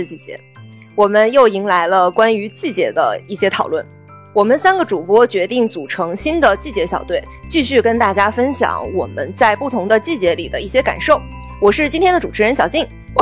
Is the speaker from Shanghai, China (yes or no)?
no; Henan, China; 我是河南人。我作为一个河南人，就是河南虽然是中原，但是我有一个南方味